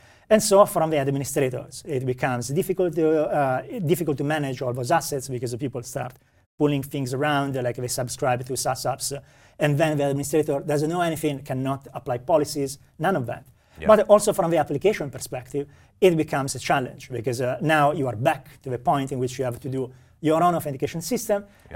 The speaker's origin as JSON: {"language": "English", "country": "Italy", "accent": "Italian", "second_language": "English", "said": "you can hear from my accent that I am Italian, but I've been working in Microsoft Corp for 12 years."}